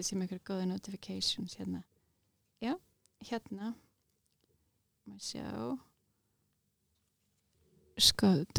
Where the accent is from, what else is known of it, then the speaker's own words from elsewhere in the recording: Kópavogur, Capital Region, Iceland; Kláraði bókasafnið í Kópavogi, ólst upp í Kópavogi.